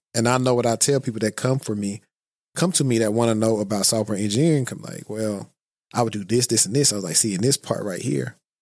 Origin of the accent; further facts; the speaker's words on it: Shreveport, Louisiana, United States; Well, we're both from Shreveport. So that's what makes it pretty cool.